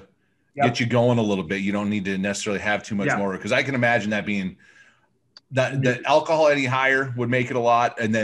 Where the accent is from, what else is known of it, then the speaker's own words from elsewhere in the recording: Alpena, Michigan, United States; Now me, I have another Austin Brothers beer from my hometown of Alpena, Michigan.